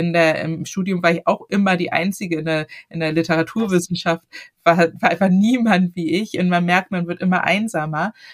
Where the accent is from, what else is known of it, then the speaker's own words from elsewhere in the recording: Hamburg, Germany; ich bin nun in Hamburg aufgewachsen. Das ist eine relativ große, weltoffene Stadt. Dennoch war ich in meiner Klasse das einzige schwarze Kind.